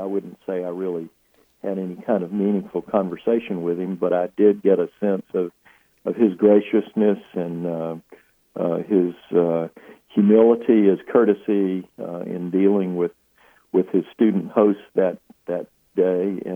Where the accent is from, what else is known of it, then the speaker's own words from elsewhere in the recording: Mobile, Alabama, United States; I was a junior in high school in 1963, growing up in Mobile, and we went on a high school field trip to Birmingham.